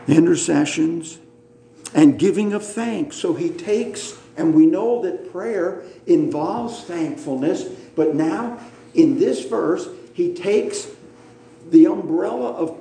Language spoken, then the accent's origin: English; Pennsylvania, United States; I grew up in Pennsylvania, so I don't know the structure of New York.